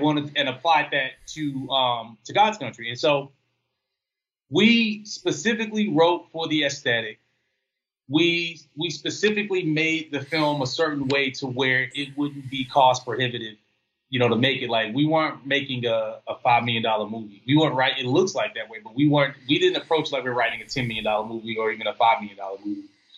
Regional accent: Austin, Texas, United States; now in Los Angeles, United States; I'm from Austin to LA. Like when I moved to LA in 2009, I came from Austin. So Austin is like one of the places in the world that I consider home.

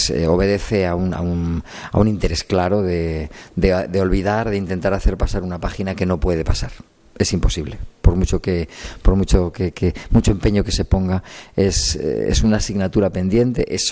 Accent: Spain; yo soy español.

